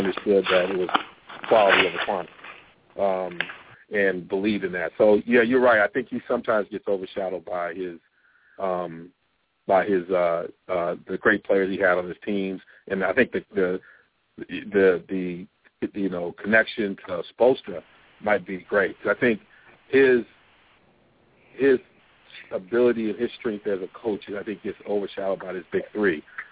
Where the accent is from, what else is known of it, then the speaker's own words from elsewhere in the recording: Ann Arbor, Michigan, United States; you know, I'm from Michigan, from Ann Arbor